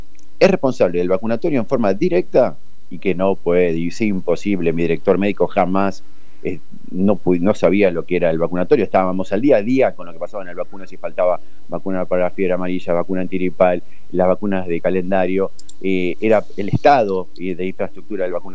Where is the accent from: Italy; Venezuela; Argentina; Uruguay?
Argentina; me entristece mucho como argentino que esto no sea considerado un delito.